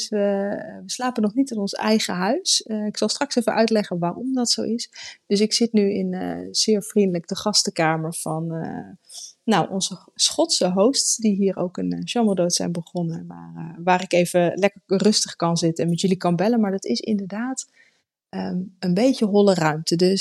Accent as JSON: {"language": "Dutch", "country": "Netherlands", "said": "we komen uit Nederland. We zijn wel een beetje regen gewend."}